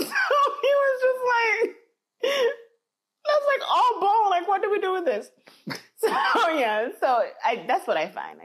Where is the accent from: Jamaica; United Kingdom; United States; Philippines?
Jamaica; because they know I'm from Jamaica.